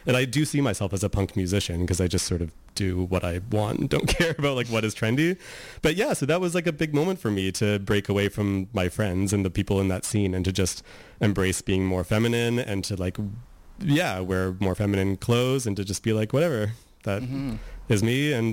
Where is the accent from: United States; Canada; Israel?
Canada; Nanaimo, British Columbia; Like, I didn't really have any, like, gay role models growing up in Nanaimo at that time.